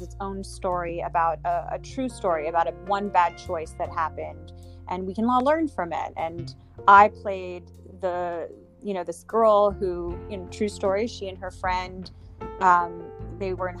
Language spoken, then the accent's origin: English; New York City, New York, United States; I'm born and raised in Manhattan, in New York City.